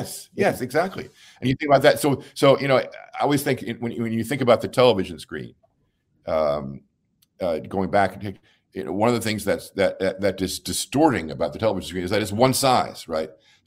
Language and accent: English; Houston, Texas, United States; growing up in the Third Ward in Houston, what the Third Ward was like, how the interstates had destroyed the Third Ward